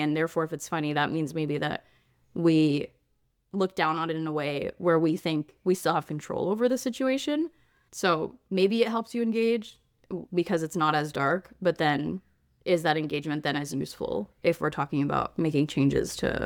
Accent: Australia; As an Australian, I was like, that sounds like the most Australian thing I've ever heard.

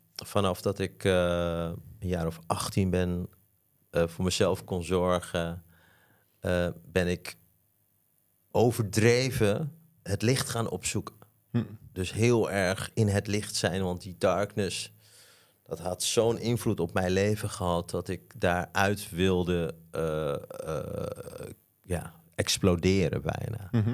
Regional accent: Suriname; born there; also born or lived in Netherlands; Ik ben in Suriname geboren.

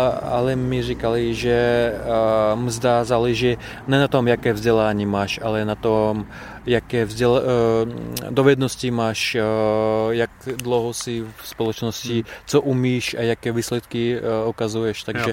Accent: Moscow, Russia; Czech is a second language; now in Czechia; Ano, já jsem se narodil v Moskvě.

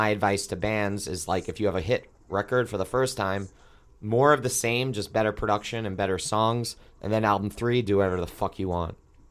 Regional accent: Long Island, New York, United States; So for my culture where I grew up on Long Island, I remember that in middle school

